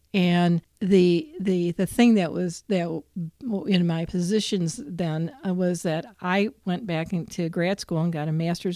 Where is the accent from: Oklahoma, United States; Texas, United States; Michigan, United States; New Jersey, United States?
Michigan, United States; And I grew up in the Detroit area, which is code for didn't live in Detroit. I was grew up in a suburb.